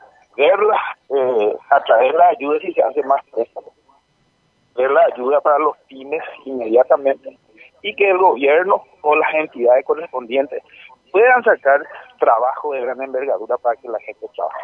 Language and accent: Spanish; Paraguay; Yo, como paraguayo, en ese sentido, hago un llamado de conciencia a todos los compatriotas